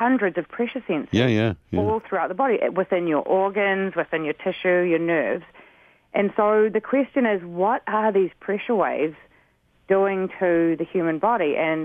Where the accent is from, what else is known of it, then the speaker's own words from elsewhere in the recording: New Zealand; Maybe you can hear I have an accent. I'm from New Zealand.